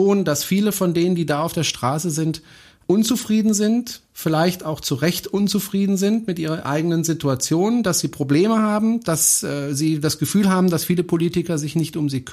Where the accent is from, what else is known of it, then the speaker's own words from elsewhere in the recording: France; German is a second language; now in Germany; Ich bin Franzose